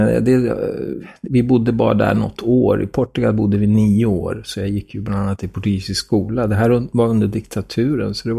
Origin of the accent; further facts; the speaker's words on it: Kalix, Norrbotten County, Sweden; born there; Jag är född 64 i Kalix i Norrbotten av alla ställen.